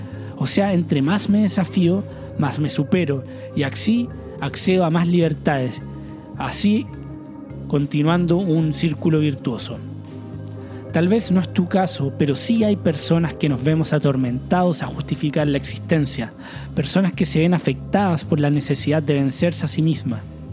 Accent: Chile; En mi país, Chile, quedó claro en las últimas elecciones

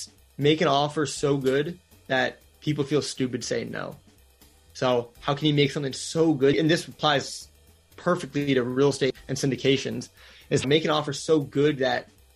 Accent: Wisconsin, United States; now in Orlando, United States; I grew up in Wisconsin. So for me, it's not some foreign place

